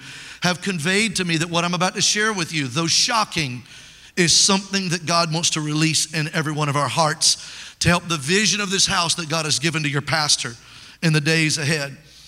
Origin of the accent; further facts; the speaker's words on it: Mobile, Alabama, United States; is from Mobile, Alabama, in my hometown.